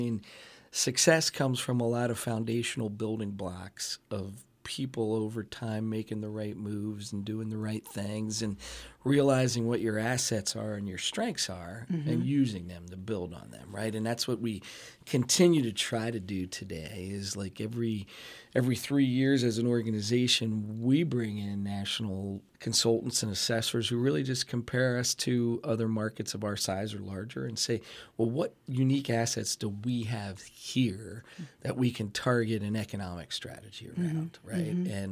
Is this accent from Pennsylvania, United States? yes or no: yes; Bethlehem, Pennsylvania, United States; I grew up in Bethlehem. My dad worked in the steel mills here, as my grandparents did. So I'm unabashedly pro Lehigh Valley.